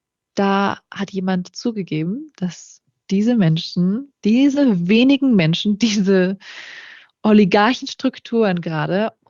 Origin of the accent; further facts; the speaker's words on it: Germany; Und ich merke schon, dass wir als Deutsche da etwas für uns entdeckt haben